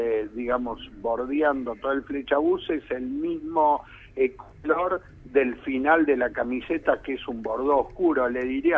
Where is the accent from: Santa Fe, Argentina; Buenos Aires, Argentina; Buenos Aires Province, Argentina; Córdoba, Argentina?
Córdoba, Argentina; Yo soy de Córdoba y estoy muy arraigado a mi ciudad